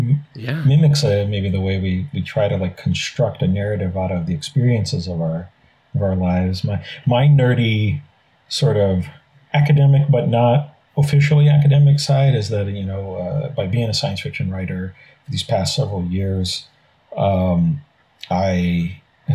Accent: Brazil; I grew up in South America and in Brazil where I was born, and the parents were missionaries there

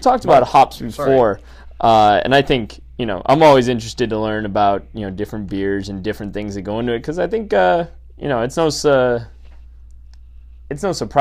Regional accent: Arizona, United States; People know we're from Arizona because we keep sponsoring the local beer scene

